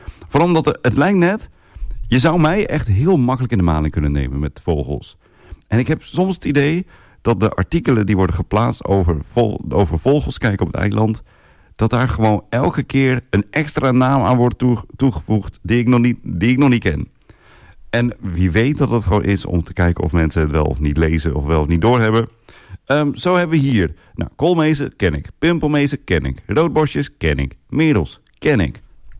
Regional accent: Assen, Drenthe, Netherlands; ik kom uit Drenthe, dat vertel ik wel eens, Assen Drenthe.

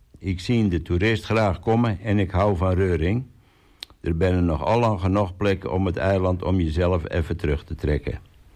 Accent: Texel, North Holland, Netherlands; ik ben 32 jaar oud en ik kom van Texel.

